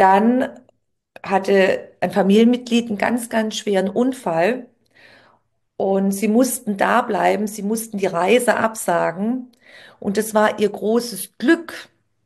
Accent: Baden-Württemberg, Germany; Es gibt da ein ganz klassisches Beispiel, was man bei uns im Schwabenland sagt.

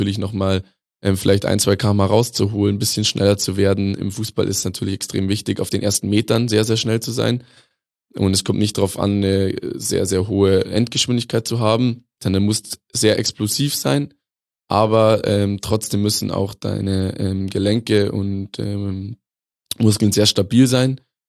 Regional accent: Rosenheim, Bavaria, Germany; Ich komme aus dem Großraum Rosenheim

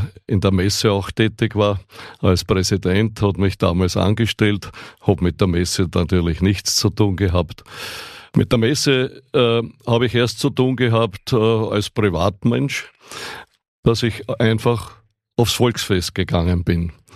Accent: Melk, Lower Austria, Austria; born there; now in Wieselburg, Austria; Ich bin in Melk an der Donau geboren und Wahlwieselburger. Das heißt, ich bin aus beruflichen Gründen nach Wieselburg gekommen, bereits 1967

